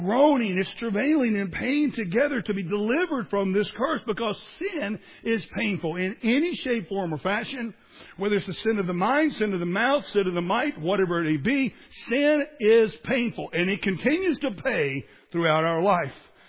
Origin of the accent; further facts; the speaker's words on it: Florida, United States; I grew up in Southwest Florida. We had these things called sand spurs there.